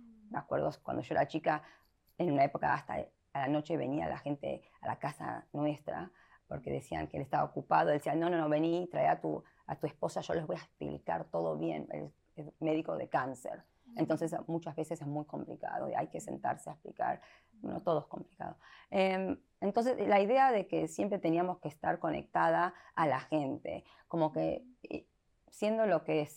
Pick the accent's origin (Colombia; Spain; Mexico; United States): United States; born there; yo siempre digo que yo soy argentina, en realidad yo no nací en la Argentina, yo nací en los Estados Unidos. Pero mi mamá y mi papá sí nacieron en Argentina y no vinieron a los Estados Unidos hasta que ellos tenían 23, 25.